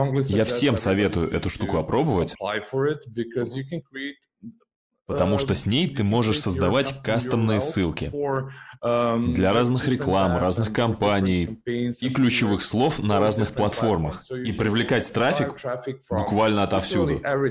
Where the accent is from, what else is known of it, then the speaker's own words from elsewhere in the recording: Serbia; Russian is a second language; Я сам из Сербии.